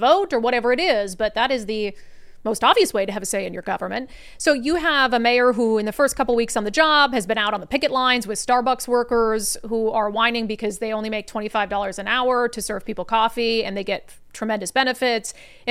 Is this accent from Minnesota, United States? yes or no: yes; Minnesota, United States; I grew up in Minnesota, not far, I guess, from Minneapolis, and it's freaking cold this time of year.